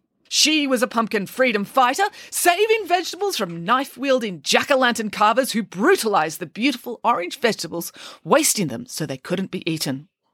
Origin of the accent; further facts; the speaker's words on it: Bowral, New South Wales, Australia; Currawong, the town that the pesky kids are set in, is actually based on my hometown, Bowral.